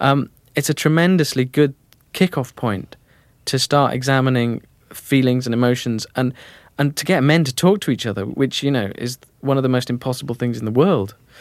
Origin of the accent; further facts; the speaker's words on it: Keighley, Yorkshire and the Humber, United Kingdom; Well, I was born and brought up in Keighley, which is a town about 30 miles north of Sheffield. And spent most of my life in Yorkshire